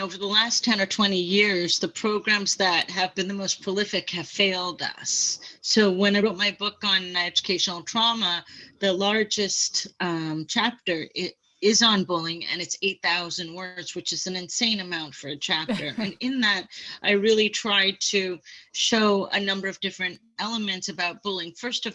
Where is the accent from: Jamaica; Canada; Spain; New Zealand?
Canada; now in United States; I'm from Canada, from another country as well